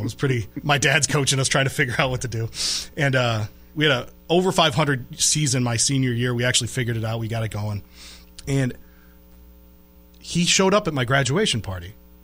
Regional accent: Rust Belt, United States; Where I grew up in the Rust Belt, the neighborhoods changed from when my dad was growing up to when I grew up in a really radical way in the urban areas.

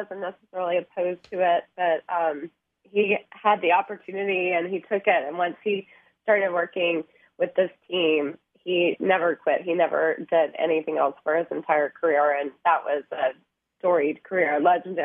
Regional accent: Nashville, Tennessee, United States; And I grew up in Nashville, where the Tiger Bells are from

